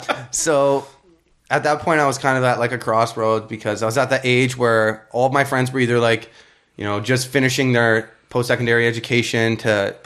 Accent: Hamilton, Ontario, Canada; No, actually, I grew up in Hamilton.

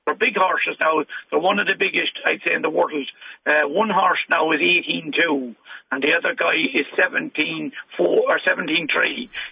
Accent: Sligo, Connacht, Ireland; I'm a Sligo man. I was born and reared in Sligo.

